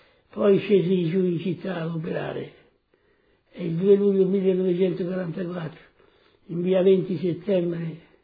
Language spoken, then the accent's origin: Italian; Seravezza, Tuscany, Italy; born there; Sono nato a Seravezza, in provincia di Lucca, il 23 novembre del 1924.